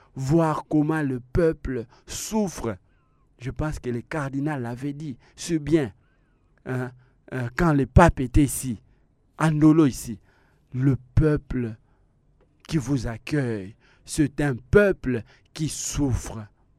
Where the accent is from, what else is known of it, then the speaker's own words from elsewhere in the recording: Kinshasa, DR Congo; je suis de Saint-Gavira, Mbinza Ozone.